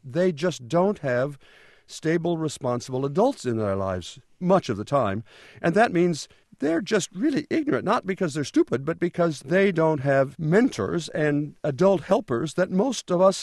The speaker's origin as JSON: {"language": "English", "town": "Port Clinton", "region": "Ohio", "country": "United States", "tie": "born or raised there"}